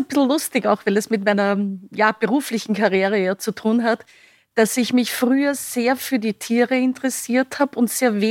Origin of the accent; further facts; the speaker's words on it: Graz, Styria, Austria; also born or lived in Vienna; Ich bin eigentlich in Wien geboren, aber habe meine ganze Kindheit und Jugend in der Steiermark verbracht, bin in Graz in die Schule gegangen und dann wieder zum Studium der Veterinärmedizin eben nach Wien gekommen